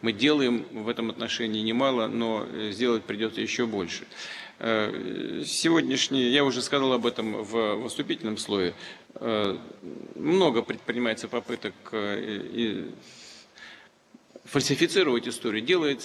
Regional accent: Saint Petersburg, Russia; имея в виду и особое отношение мое к Петербургу. Сами понимаете, это мой родной город

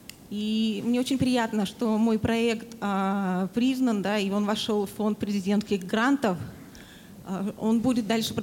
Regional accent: Nizhny Novgorod, Nizhny Novgorod Oblast, Russia; first language Russian Sign Language; Russian is a second language; Я из Нижнего Новгорода. Я сам детство глухой, родился в глухой семье. И мой родной язык, на котором я сейчас объясняюсь, это русский жестовый язык.

